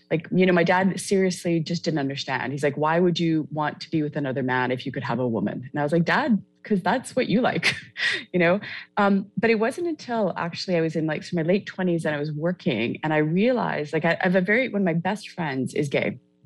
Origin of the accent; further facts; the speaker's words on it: Vancouver, British Columbia, Canada; I grew up in Vancouver, which is where a lot of gay pride happens in Canada. This is where it started. And I also came from a family, we came from Eastern Europe